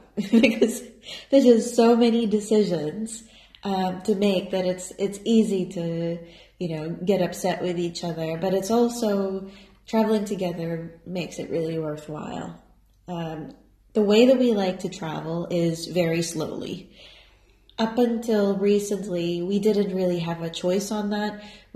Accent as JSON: {"language": "English", "country": "Philippines", "said": "because I'm from the Philippines"}